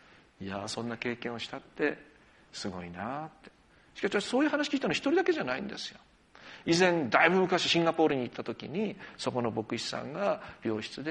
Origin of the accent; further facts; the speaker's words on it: Yamagata, Japan; 何度もお話していることですが、私山形の出身で